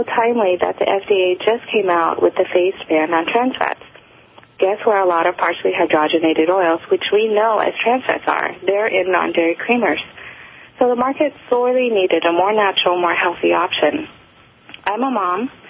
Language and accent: English; Seattle, Washington, United States; also born or lived in Saigon, Vietnam; I was born in Saigon, Vietnam, in 1974, and when Saigon fell in 75, my family was on one of the last helicopters out of the country for a chance at a better life in the U.S. We settled in Seattle, where I grew up as the fifth out of six kids